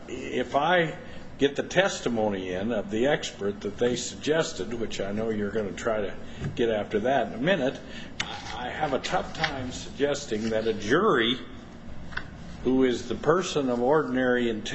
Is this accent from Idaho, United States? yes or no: yes; Idaho, United States; and I say gamma, but I'm from Idaho.